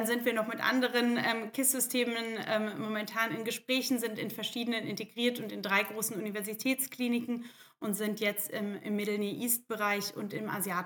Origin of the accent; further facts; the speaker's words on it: Germany; Aber ich bin ja Europäerin, ich bin ja Deutsche.